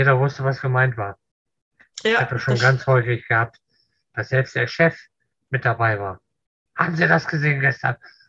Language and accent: German; Northern Germany, Germany; Als Norddeutscher habe ich den verstanden.